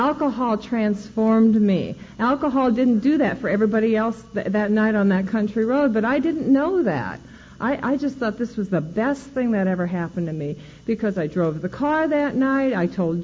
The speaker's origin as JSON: {"language": "English", "region": "Iowa", "country": "United States", "tie": "born or raised there", "said": "I grew up in Iowa, and that was my very first resentment in my life."}